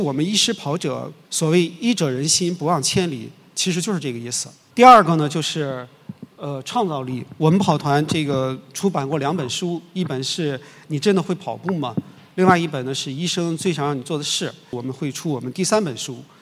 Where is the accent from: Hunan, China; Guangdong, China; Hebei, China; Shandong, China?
Shandong, China; 我的老家是山东的